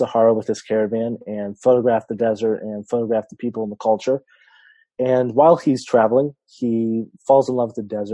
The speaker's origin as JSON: {"language": "English", "region": "California", "country": "United States", "said": "I'm an author from California."}